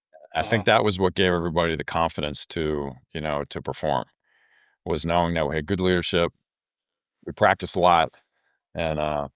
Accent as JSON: {"language": "English", "town": "West Chester", "region": "Pennsylvania", "country": "United States", "tie": "born or raised there", "said": "I grew up in Westchester, PA, which is right outside of Philadelphia."}